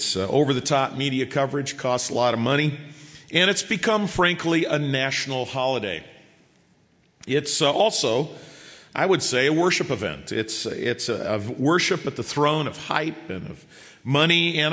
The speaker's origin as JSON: {"language": "English", "town": "Chicago", "region": "Illinois", "country": "United States", "tie": "born or raised there", "said": "I grew up in Chicago, and, I love the Bulls."}